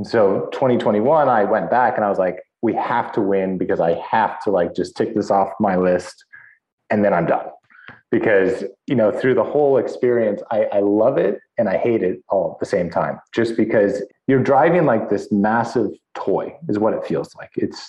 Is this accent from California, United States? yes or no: yes; California, United States; So growing up in California, fairly close to Mexico, and I knew about the Baja 1000.